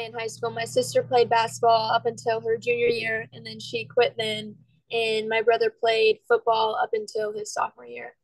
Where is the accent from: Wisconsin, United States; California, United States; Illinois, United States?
Illinois, United States; Edwardsville; Yeah, so I grew up in Edwardsville, like you said. I've lived there my whole life.